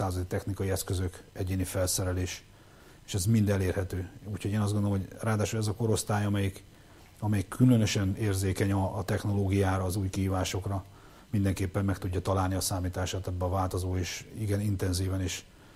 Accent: Hódmezővásárhely, Csongrád-Csanád, Hungary; én Vásárhelyről vagyok

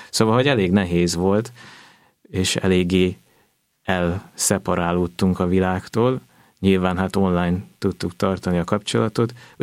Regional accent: Budapest, Hungary; én, mint budapesti, Esztergomba kellett költöznöm

